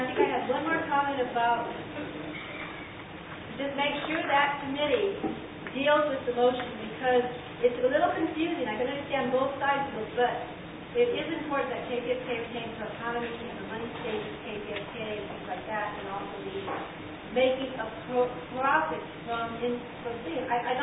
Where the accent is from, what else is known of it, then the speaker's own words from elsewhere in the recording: Montevideo, Uruguay; and I'm director from Montevideo.